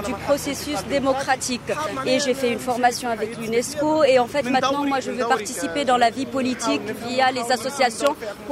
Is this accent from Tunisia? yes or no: yes; Tunisia; je suis tunisienne, j'ai le droit de voter. Je suis allée au bureau de vote, j'ai dit comment on fait pour voter. Voilà, j'ai 60 ans, j'attends pas à ce qu'on me dise. Je suis allée pour voter parce que je suis tunisienne